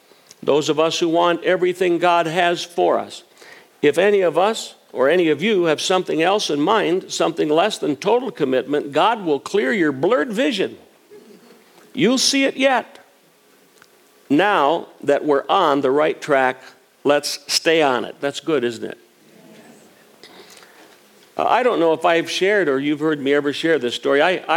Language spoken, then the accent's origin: English; Green Bay, Wisconsin, United States; And the town I grew up in Wisconsin is Green Bay. And Green Bay, of course, is an incredible, as you can imagine, football town.